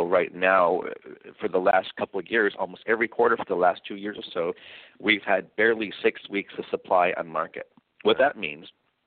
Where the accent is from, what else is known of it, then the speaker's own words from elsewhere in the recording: Thousand Oaks, California, United States; I grew up, I'll tell you, I grew up in Thousand Oaks, California, which is about an hour and a half north of here.